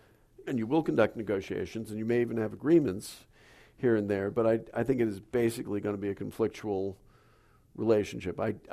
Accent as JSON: {"language": "English", "town": "Boston", "region": "Massachusetts", "country": "United States", "said": "So I'm originally from New England. I'm a Bostonian."}